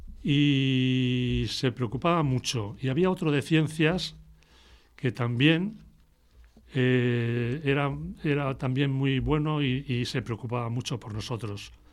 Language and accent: Spanish; Madrid, Community of Madrid, Spain; Nací y he vivido siempre en Madrid.